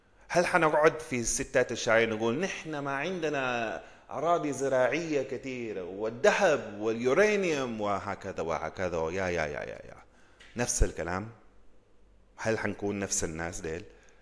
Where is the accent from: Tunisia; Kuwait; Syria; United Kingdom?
United Kingdom; England; عشان في السودان كان عندكم حاجات نحن ما عندنا في إنجلترا في الموبايلات